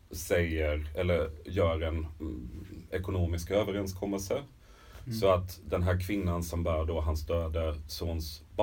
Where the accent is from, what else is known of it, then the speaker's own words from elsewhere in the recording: Jönköping, Jönköping County, Sweden; centrala Jönköping där jag växte upp.